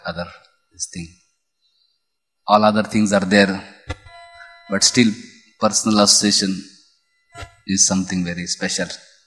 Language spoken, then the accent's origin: English; Pune, Maharashtra, India; whenever people come to know that I am from Pune